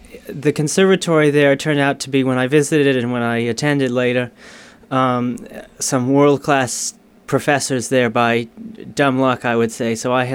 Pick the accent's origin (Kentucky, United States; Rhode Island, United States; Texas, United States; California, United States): Rhode Island, United States; Portsmouth; also born or lived in Rennes, France / Paris, France; Yes, I'm from Portsmouth. I grew up in Portsmouth. I went to Portsmouth High School, was in the band and all that, and graduated. And then I ended up doing my studies in Rennes, France, and in Paris also